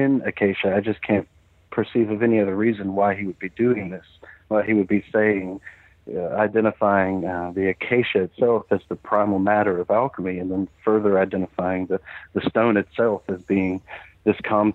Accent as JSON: {"language": "English", "region": "Mississippi", "country": "United States", "tie": "born or raised there", "said": "I was raised Southern Baptist in Mississippi, so I wasn't really exposed to anything esoteric as a kid."}